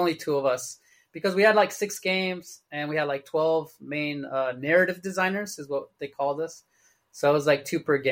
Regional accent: California, United States; also born or lived in China; Well, I'm from Southern California.

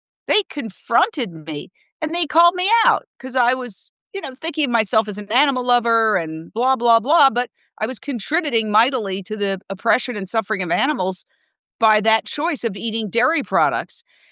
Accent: New York, United States; Then I came back to my hometown, New York. I was raised in Midtown Manhattan, ended up working at WCBS TV.

